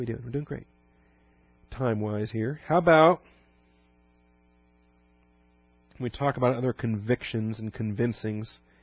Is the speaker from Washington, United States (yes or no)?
yes; Seattle, Washington, United States; I grew up in Seattle. We never had fixin' to. Ever. Alabama is where I first learned about fixing to, and I figured out it's kind of a southern thing.